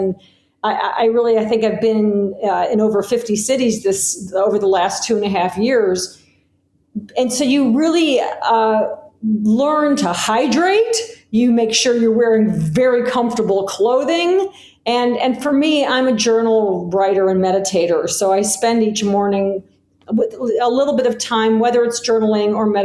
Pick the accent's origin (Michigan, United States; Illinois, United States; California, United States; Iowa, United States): Illinois, United States; Chicago; I'm actually here in Chicago today visiting my family, which is really wonderful. Yes, my hometown, Chicago.